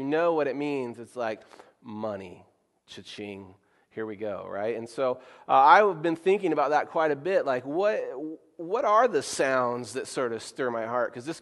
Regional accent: Oregon, United States; I am from God's country, Oregon, and I cheer for God's team, the Oregon Ducks.

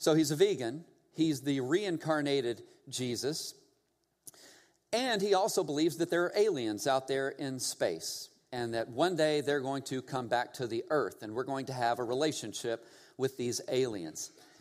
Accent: Texas, United States; And then, of course, one that's a little bit closer to my home, because you know I'm from Texas, David Koresh.

